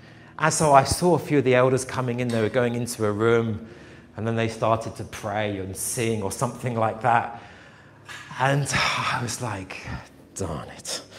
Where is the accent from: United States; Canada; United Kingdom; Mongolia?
United Kingdom; England; I don't, you know, I'm English as well, so I don't want to fuss